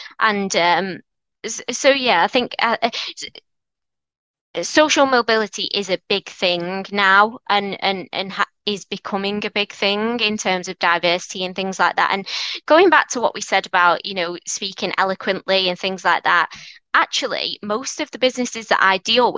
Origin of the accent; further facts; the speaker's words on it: Manchester, North West England, United Kingdom; accent: Mancunian; You can probably tell from my strong Mancunian accent. I'm from a single parent family in North Manchester.